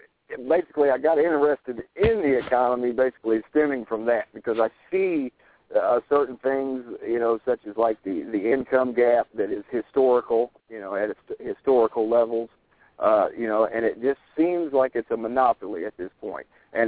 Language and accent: English; Hamilton, Ohio, United States; also born or lived in Gary, United States / South Bend, United States; I was born here actually in Hamilton, Ohio, and have been in this area most of my life.